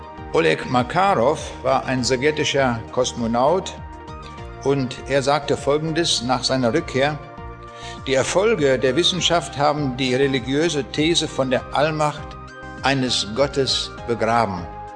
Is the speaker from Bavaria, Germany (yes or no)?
no; Braunschweig, Lower Saxony, Germany; Ich komme aus Braunschweig. Wo liegt Braunschweig?